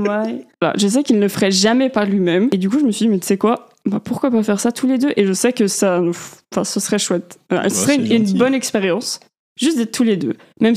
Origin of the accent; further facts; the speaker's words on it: Auvergne-Rhône-Alpes, France; Alors, on est polynésien, on sait pas surfer, on vient de Haute-Savoie, je fais pas de ski.